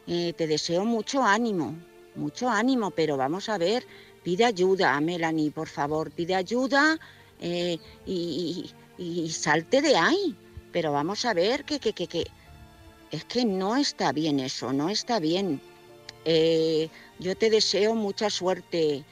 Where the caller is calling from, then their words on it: Madrid, Community of Madrid, Spain; de Madrid.